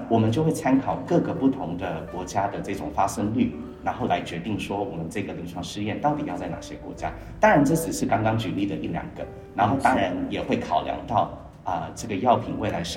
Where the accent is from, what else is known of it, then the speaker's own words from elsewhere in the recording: Taiwan; also born or lived in Canada / Singapore; 因为我自己其实是在小时候在加拿大读书，然后在加拿大求学，然后回到台湾之后也在新加坡待过。新加坡求学过，然后回来台湾这样子